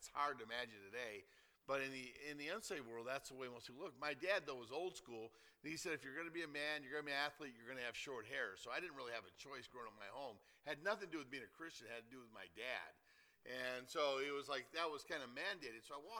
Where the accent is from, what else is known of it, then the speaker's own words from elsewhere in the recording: Detroit, Michigan, United States; Number one is just that I was raised in Detroit, Michigan. So excuse me if I do have an urban mentality